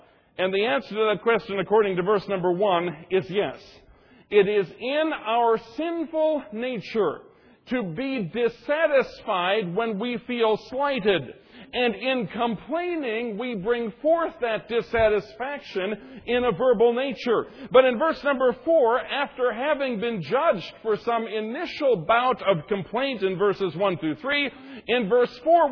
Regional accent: United States; But I guess I never realized how blessed I am to be an American.

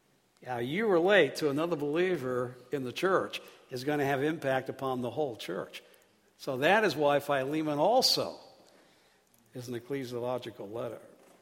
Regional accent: United Kingdom; now in United States; I'm a Brit. I'm also an American citizen, so I can say something about Americans.

